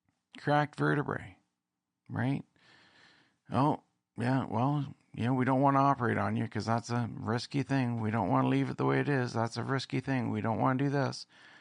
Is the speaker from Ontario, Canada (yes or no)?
yes; Stratford, Ontario, Canada; here in my hometown of Stratford